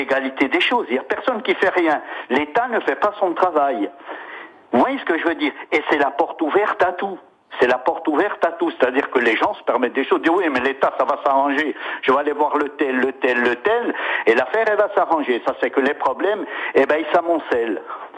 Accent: Corsica, France; Regardez chez nous en Corse

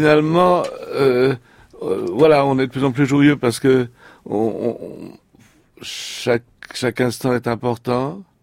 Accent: France; born there; Naturellement, je suis né en France et j'aime les croissants et lire les journaux en français.

